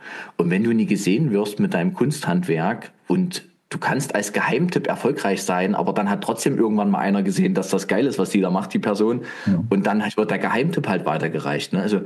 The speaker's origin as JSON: {"language": "German", "town": "Dresden", "region": "Saxony", "country": "Germany", "said": "Ich komme ja aus Dresden."}